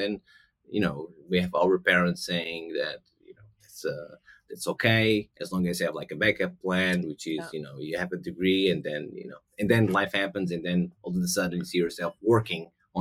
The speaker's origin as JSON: {"language": "English", "country": "Portugal", "second_language": "English", "moved": "yes", "lives_now": "London, United Kingdom", "said": "Portugal."}